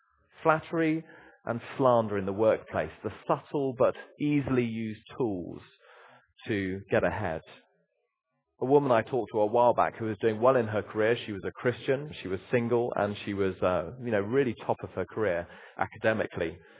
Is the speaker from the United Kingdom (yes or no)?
yes; United Kingdom; I mean, we're British after all, with a smile and a nod.